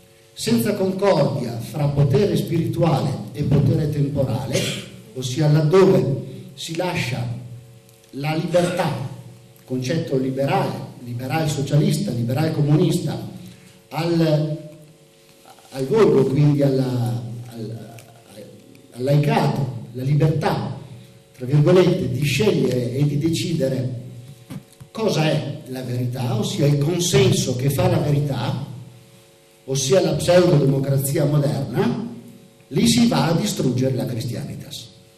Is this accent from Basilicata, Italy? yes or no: no; Verona, Veneto, Italy; nelle terre della Serenissima, da cui io provengo, da Verona